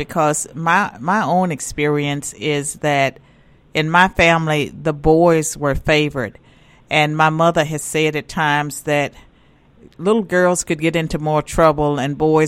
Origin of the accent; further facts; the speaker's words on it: Roanoke, Virginia, United States; All right. I grew up in Roanoke.